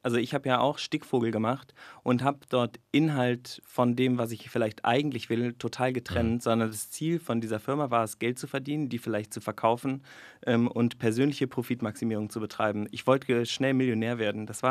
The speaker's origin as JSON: {"language": "German", "region": "Hamburg", "country": "Germany", "tie": "born there", "said": "ich bin in Hamburg geboren"}